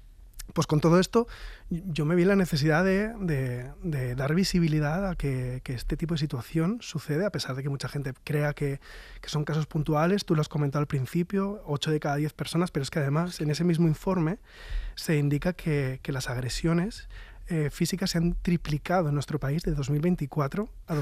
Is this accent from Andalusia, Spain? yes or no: no; Valencian Community, Spain; nosotros somos de la Comunidad Valenciana y allí ahora mismo